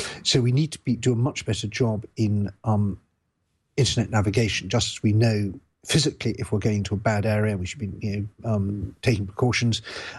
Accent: United Kingdom; when I grew up in the United Kingdom

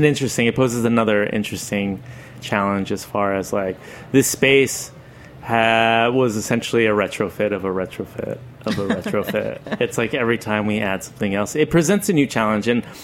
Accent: Mexico; this one particular spice I grew up with in Mexico called tajin

